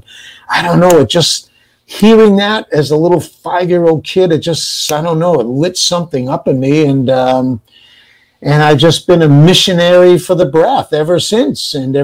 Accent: New Bedford, Massachusetts, United States; I was raised in New Bedford, Massachusetts, which is where Moby Dick, you know, and there's a whaling capital of the world, Catholic school, factory, industry town

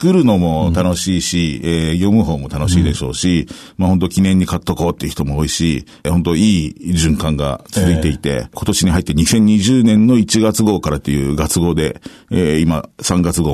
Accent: Kagoshima, Japan; also born or lived in Miyazaki; はい、公務員で、宮崎鹿児島育ち。思春期はそうですね。中高はそこなので、はい。

